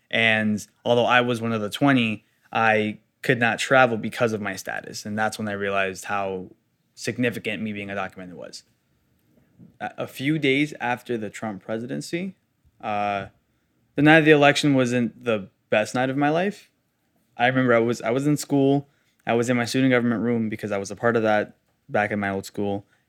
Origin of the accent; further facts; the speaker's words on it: Queens, New York, United States; also born or lived in Colombia; I am 19 years old. I was born in Colombia, but I was raised in Queens.